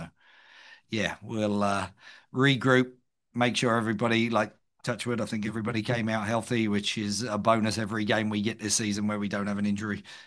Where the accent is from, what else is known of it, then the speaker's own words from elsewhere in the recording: England, United Kingdom; But as an Englishman, I don't often win penalty shootouts.